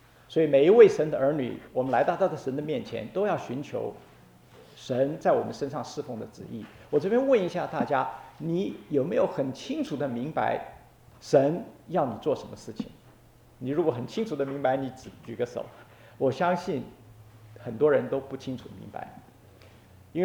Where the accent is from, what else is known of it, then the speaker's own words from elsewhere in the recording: China; 同时我们中国人也讲到